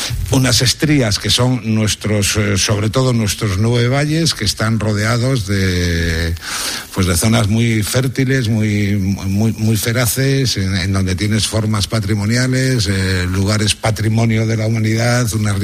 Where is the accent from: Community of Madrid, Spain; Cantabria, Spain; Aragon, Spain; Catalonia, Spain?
Cantabria, Spain; Después de la familia, está mi tierra Cantabria, no sé si a la par incluso.